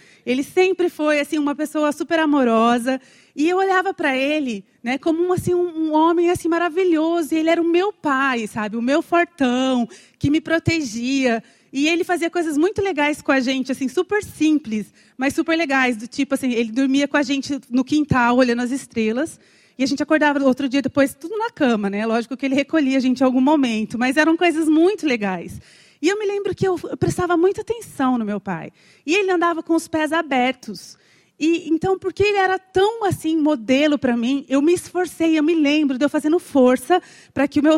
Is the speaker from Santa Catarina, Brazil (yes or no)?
no; São Paulo, Brazil; moved away as an adult; eu vim para começar a faculdade com 18 para 19 anos, fui morar direto em Guarapuava. Eu sou do interior de São Paulo, então eu tinha um sotaque um pouquinho mais forte na época.